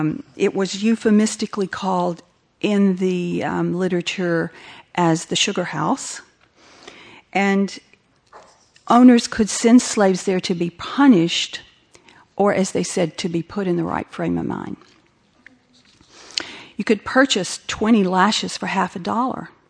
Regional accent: Georgia, United States; I grew up in the South, in Georgia, in the 50s. I was a child in the 50s and came of age in the 60s there.

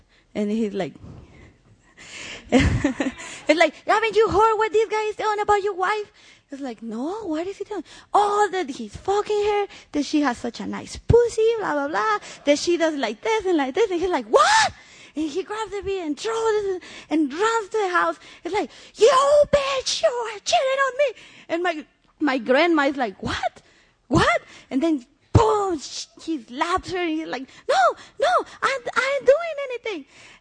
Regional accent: Mexico City, Mexico; now in Chicago, United States; I was born and raised in Mexico City, you can tell. I just moved to Chicago recently.

